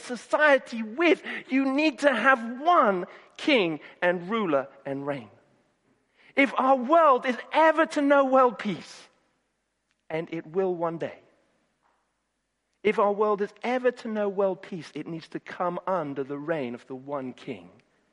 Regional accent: United Kingdom; And the thing is that we as very British people can sometimes be a bit embarrassed about that, even as Christians.

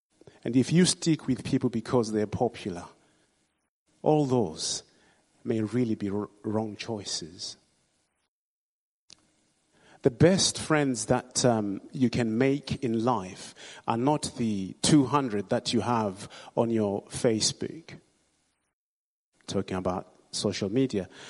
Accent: Zimbabwe; Oh yes, I come from Zimbabwe, by the way.

